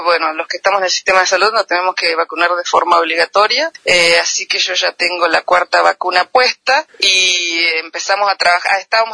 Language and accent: Spanish; Argentina; tengo documentos yo argentinos, así que me atendieron también sin ningún problema